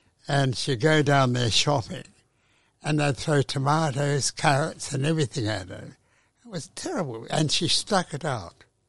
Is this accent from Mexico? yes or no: no; England, United Kingdom; I came from England. I mean, in London, Tatler magazine had it down on my penthouse there